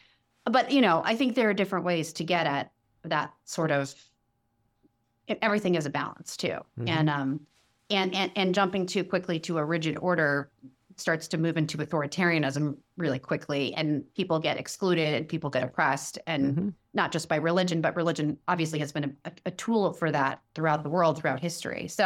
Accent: Kansas City, Kansas, United States; which was not more than a couple, 3 hours maybe from where I grew up in Kansas City.

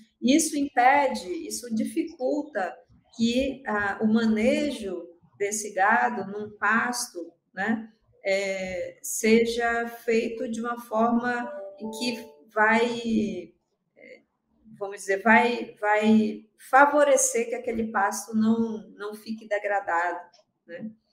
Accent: Amazon, Brazil; eu sou da Amazônia, né? Então, e tenho vivido essa questão há muitos anos

